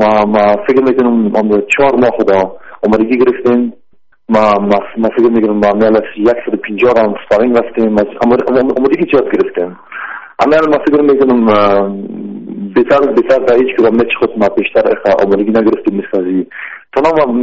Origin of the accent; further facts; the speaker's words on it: Afghanistan; من کلگی افغان هستم